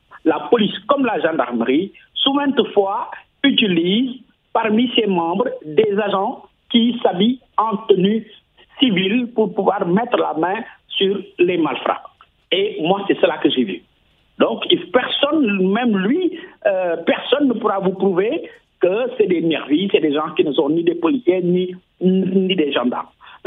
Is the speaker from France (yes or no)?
no; Senegal; Parce que moi aussi, je suis sénégalais, j'ai vu.